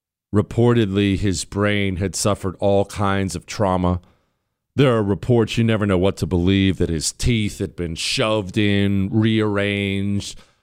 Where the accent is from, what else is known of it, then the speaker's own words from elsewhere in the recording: United States; I'm an American.